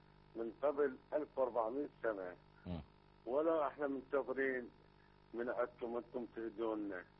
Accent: Iraq; نعم، أنا شيعي من العراق.

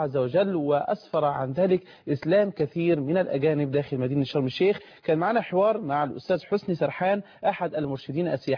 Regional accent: Egypt

